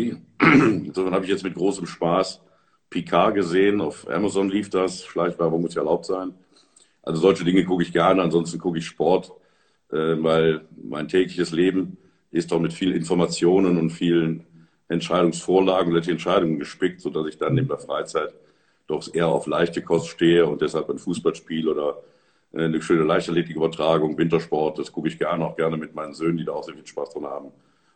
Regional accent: Aachen, North Rhine-Westphalia, Germany; Ich bin 1965 geboren, habe 20 Jahre meines Lebens in Aachen verbracht. Dort bin ich geboren und zur Schule gegangen, habe dann in Bonn studiert, Rechtswissenschaft und bin mehr oder weniger mit dem Mauerfall nach Erfurt gekommen

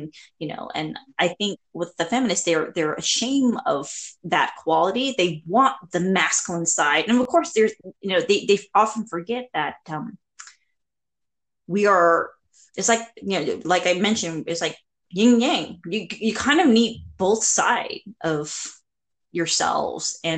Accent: Cambodia; I'm from Cambodia.

